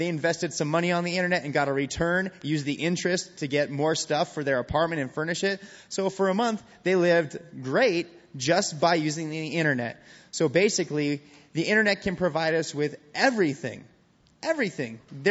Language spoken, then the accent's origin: English; Missoula, Montana, United States; I am from Missoula, Montana. You guys probably can't even pronounce that, but that's cool.